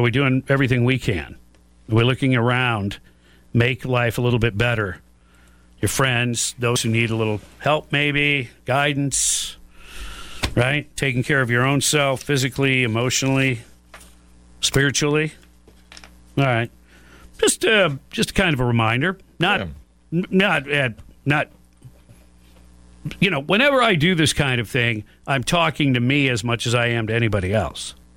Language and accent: English; Michigan, United States; now in Gainesville, United States; Now, I grew up in Michigan, and I'll always be somewhat of a Michigan fan